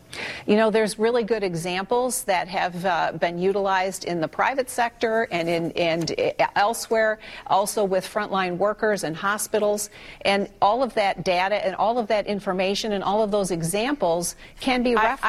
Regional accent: Michigan, United States; In my home state, in the city of Detroit, would be very different than that of a school in the Upper Peninsula

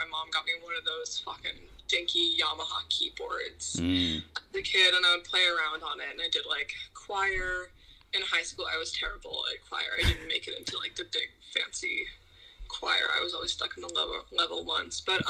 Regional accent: Olympia, Washington, United States; I haven't really been many other places, so Ol

